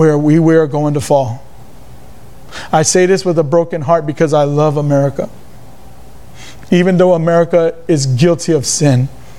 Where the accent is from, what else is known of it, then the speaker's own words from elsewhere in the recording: Texas, United States; born there; I thank God for being an American citizen, to be born here in Texas, more importantly.